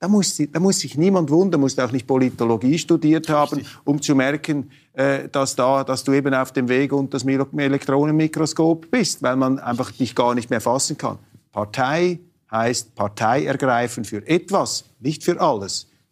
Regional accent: Switzerland; Ich sage Ihnen hier als Schweizer und als jemand, der einen Eid geleistet hat auf eine sehr demokratische Grundverfassung mit direkter Demokratie

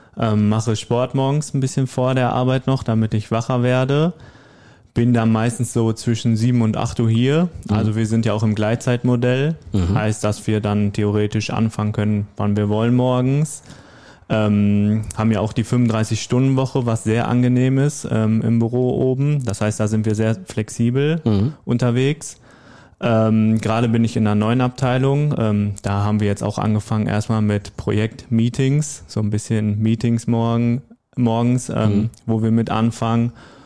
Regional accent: North Rhine-Westphalia, Germany; 21 Jahre. Ich komme auch hier aus dem Sauerland, bin gebürtig aus Kuschelshagen.

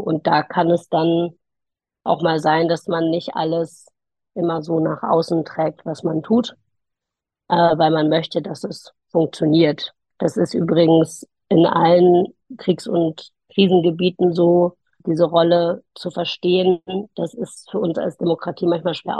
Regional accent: Germany; Ja, also es ist natürlich so, dass wir als Deutsche eine andere Perspektive auf Verteidigung haben.

